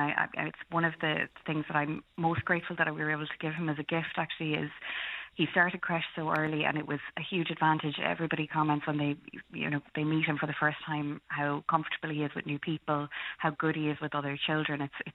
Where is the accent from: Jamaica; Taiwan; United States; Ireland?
Ireland; Cork, Munster; We're both from Cork originally.